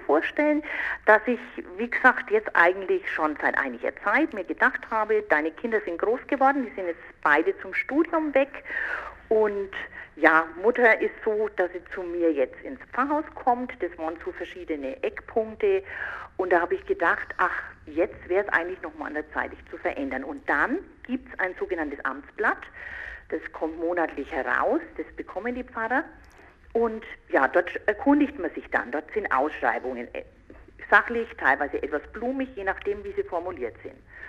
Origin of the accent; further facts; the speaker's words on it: Bayreuth, Bavaria, Germany; Nach Bischofsgrün kommt man natürlich als Oberfränkin und gebürtige Bayreutherin sehr leicht. Ich bin, ja, liebe meine Heimat und bin jetzt 23 Jahre in der Nähe von Bayreuth gewesen als Pfarrerin